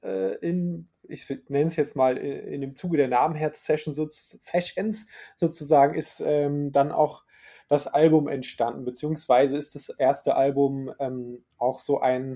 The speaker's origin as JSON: {"language": "German", "region": "Schleswig-Holstein", "country": "Germany", "tie": "born or raised there", "also_born_or_lived": "Hamburg", "said": "ich bin in Hamburg geboren, Schleswig-Holstein groß geworden. So, das ist so mein Background."}